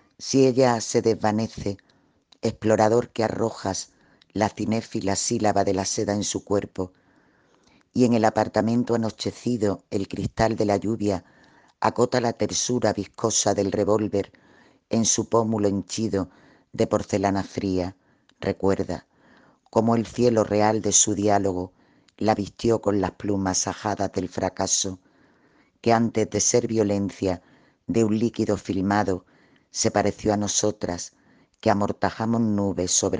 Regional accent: Melilla, Spain; born there; nací en Melilla, mi nacionalidad es española.

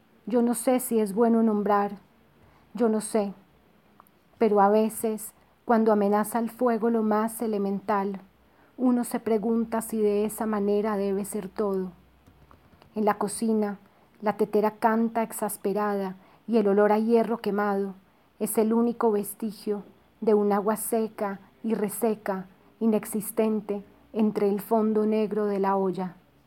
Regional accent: Bogotá, Colombia; born there; Nací en Bogotá, Colombia.

